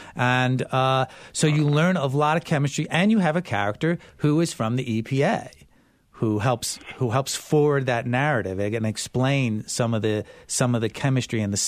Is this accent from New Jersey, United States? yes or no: yes; New Jersey, United States; Well, it's the A, I'm from New Jersey, and B, I'm